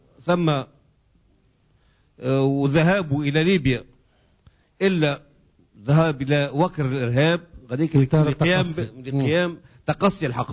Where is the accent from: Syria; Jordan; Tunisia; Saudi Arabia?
Tunisia; احنا كشعب تونسي